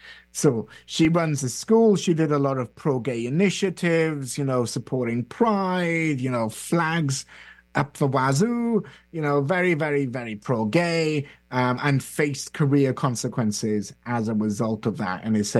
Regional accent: Wales, United Kingdom; As a Welshman, I'm not going to comment on this sheep's beauty anymore.

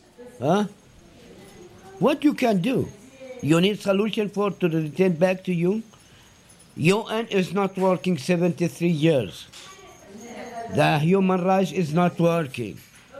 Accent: Hebron, West Bank, Palestine; English is a second language; I am from Hebron. I live in the Baca Valley from long, long time, about 800 years ago.

